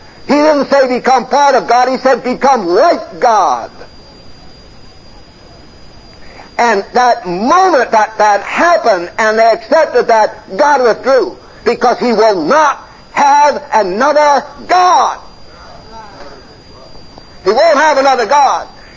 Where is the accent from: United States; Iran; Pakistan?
United States; California; I used to say, I'm from Southern California, there's so many preachers there because the weather's great